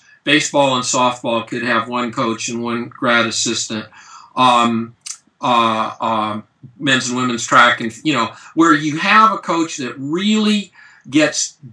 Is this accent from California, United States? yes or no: yes; Santa Barbara, California, United States; I'm from Santa Barbara. I went to Fresno State and went back